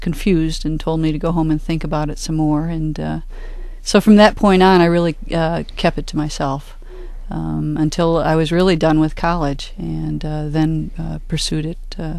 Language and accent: English; Royal Oak, Michigan, United States; also born or lived in Detroit; we grew up here in Detroit until I was about in junior high, and then went to Royal Oak and finished growing up there.